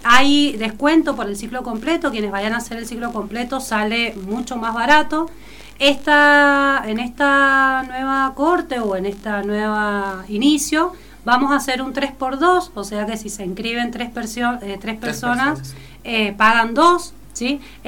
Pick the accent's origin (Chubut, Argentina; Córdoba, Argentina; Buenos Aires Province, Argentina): Chubut, Argentina; Soy de Chubut.